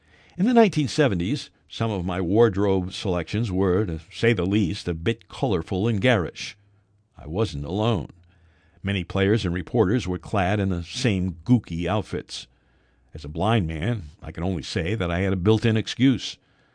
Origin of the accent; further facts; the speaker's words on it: Jersey City, New Jersey, United States; accent: Jersey City; Dr. Kissinger stopped to ask me if I could speak a little slower because my Jersey City accent was confusing him.